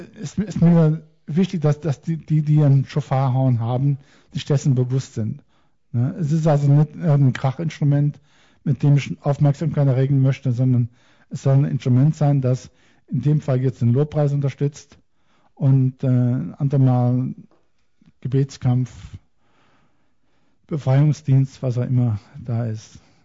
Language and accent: German; Austria; Ich komme aus Österreich, da war ich auf einige Berge, habe von oben geblasen.